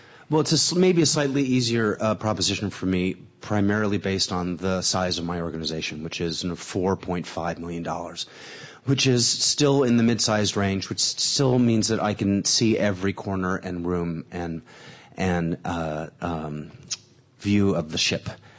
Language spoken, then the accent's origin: English; San Francisco, California, United States; I knew Berklee Rep growing up in San Francisco and in college and graduate school, and it was one of the great theaters of America then.